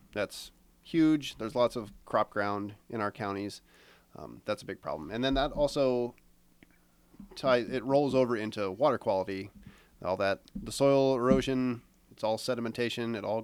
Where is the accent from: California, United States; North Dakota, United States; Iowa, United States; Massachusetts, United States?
Iowa, United States; Wiota; Well, I'm originally from Wyota, the big old town of Wyota